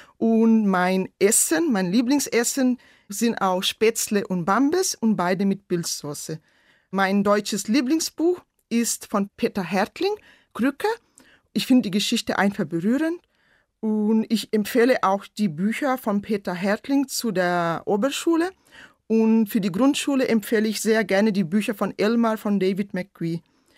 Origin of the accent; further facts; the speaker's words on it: Chapada, Rio Grande do Sul, Brazil; German is a second language; Ich komme nicht aus den Bergen, sondern aus Chapada, Brasilien. Ich bin im Jahr 1983 geboren